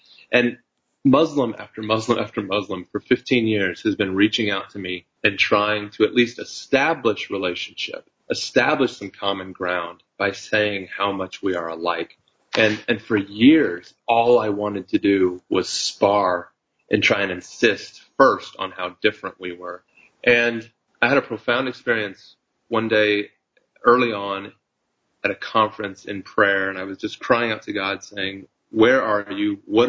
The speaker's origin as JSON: {"language": "English", "country": "United States", "said": "I still enjoy a certain status of power as an American"}